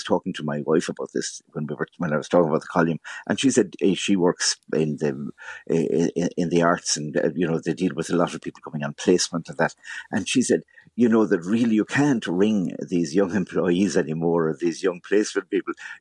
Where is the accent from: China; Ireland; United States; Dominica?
Ireland; Munster; I come from West Limerick, and they'd come to the area and visit all their cousins and then go back to Dublin.